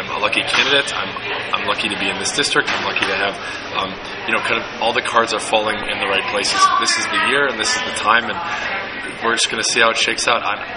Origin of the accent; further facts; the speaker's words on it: Franklin, Wisconsin, United States; also born or lived in Milwaukee; I'm from Milwaukee from forever. I grew up in Franklin. My parents still live in the area in Hills Corners now.